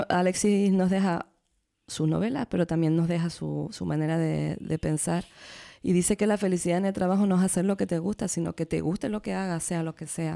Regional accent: Canary Islands, Spain; espacios cercanos a nosotros y a nosotras, ¿no?, como lectores canarios.

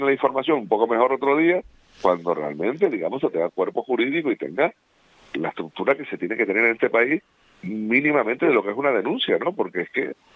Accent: Tacoronte, Canary Islands, Spain; yo soy de Tacoronte

